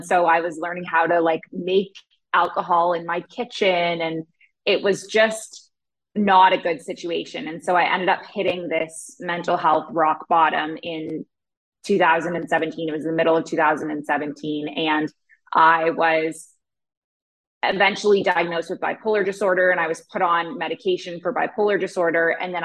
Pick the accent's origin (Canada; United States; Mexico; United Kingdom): Canada; I was, a typical teenager growing up in Canada in the same way.